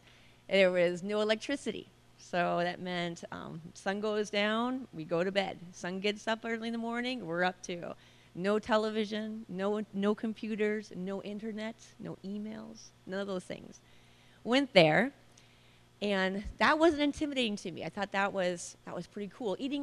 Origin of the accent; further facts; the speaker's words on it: Iowa, United States; So I'll start with my story is that I'm from Iowa, just northwest Iowa, not very far away from your Orange City, Iowa.